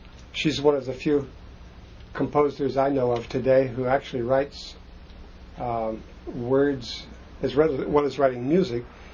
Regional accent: United States; now in Paris, France; I've spent, I just calculated before I came here, a third of my life in Paris. I'm an American rooted in both my country here and now in new roots in France.

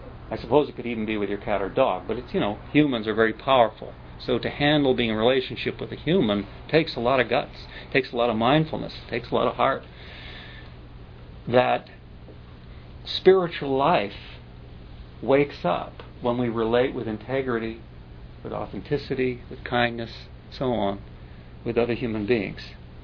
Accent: Quebec, Canada; I grew up in Quebec across from the Benedictine Abbey, which is on Lake Memphremagog there.

